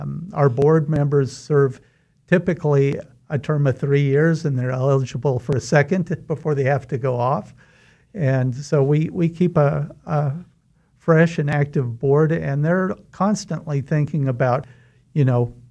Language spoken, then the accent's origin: English; Wichita, Kansas, United States; I am from Wichita, actually a fifth-generation Wichitan.